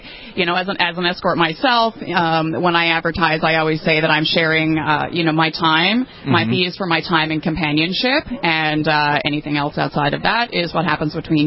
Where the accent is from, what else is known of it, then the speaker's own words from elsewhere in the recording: Canada; Toronto. I'm based in Toronto. I'm actually Canadian, so.